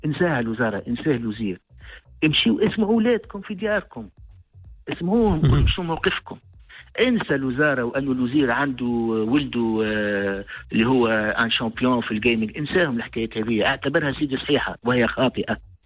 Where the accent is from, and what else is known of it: Tunisia